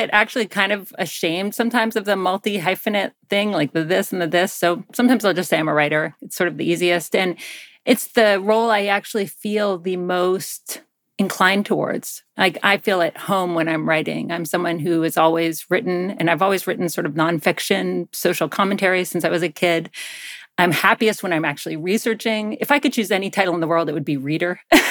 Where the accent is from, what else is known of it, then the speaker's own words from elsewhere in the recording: Athens, Georgia, United States; I grew up in Georgia, in Athens, Georgia, and I didn't have to go to school if I didn't want to.